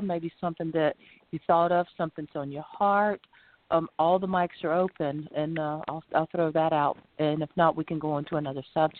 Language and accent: English; Florida, United States; from Florida